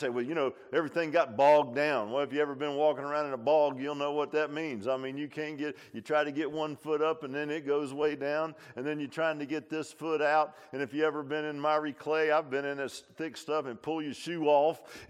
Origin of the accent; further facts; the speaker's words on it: Virginia Beach, Virginia, United States; I grew up in Virginia Beach, so you're down there in low tidal areas, and near Lake Smith, there was an old creek that went down through there